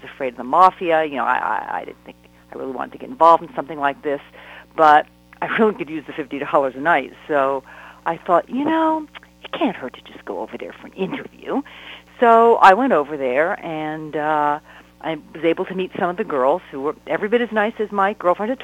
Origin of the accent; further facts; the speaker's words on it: New Jersey, United States; Ah, okay. I grew up in Monmouth County on the North Jersey shore.